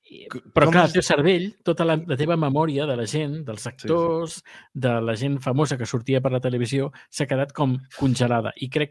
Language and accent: Catalan; Catalonia, Spain; moved away; com que no he viscut a Catalunya durant tots aquests anys, jo crec que el meu català s'ha mantingut dins del meu cervell intacte